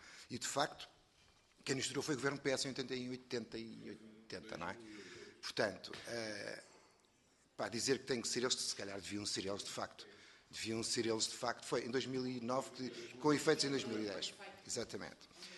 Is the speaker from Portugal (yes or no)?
yes; Portugal; como bom português tento atingi-lo de outra